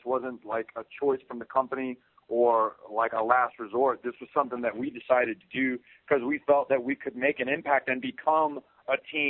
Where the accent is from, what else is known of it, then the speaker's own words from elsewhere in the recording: the Carolinas, United States; And as far as influences on us, with me growing up in the Carolinas, watching tag teams like the Midnight Express, the Rock and Roll Express